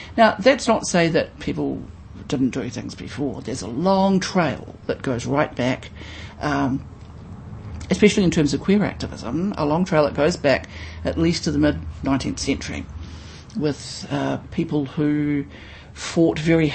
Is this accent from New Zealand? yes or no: yes; Wellington, New Zealand; I come from Wellington. My background is Māori and Pākehā.